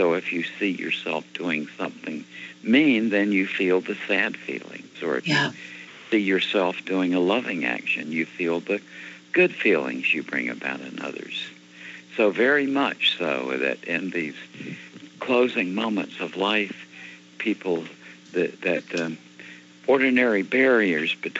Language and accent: English; Alabama, United States; I'm from Alabama, so I'm afraid of church.